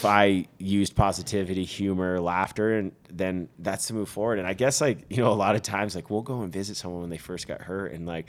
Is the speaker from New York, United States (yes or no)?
no; Vermont, United States; You know, I'm originally from Vermont, and so ways to get me tied back into Vermont are super important to me.